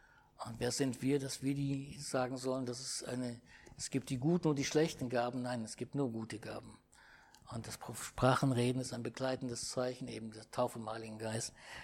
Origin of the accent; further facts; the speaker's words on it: Cologne, North Rhine-Westphalia, Germany; auch in Köln-Porz, meine Heimat, ursprünglich in Heimatgemeinde.